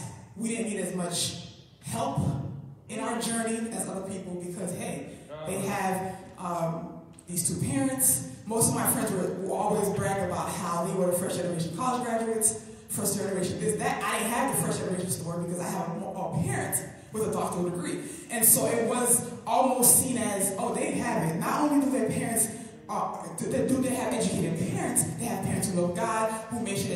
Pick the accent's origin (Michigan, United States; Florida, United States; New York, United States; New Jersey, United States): Florida, United States; I'm from Florida. Was born and raised in Florida. And when I went off to college, I went to college all the way to Pennsylvania.